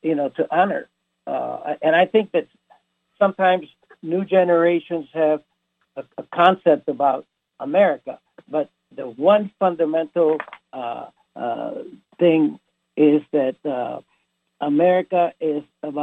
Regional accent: United States; I feel so honored to be an American citizen

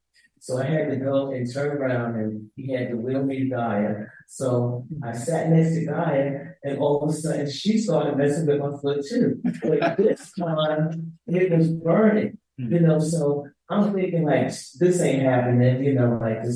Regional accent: Pennsylvania, United States; I come from Pennsylvania.

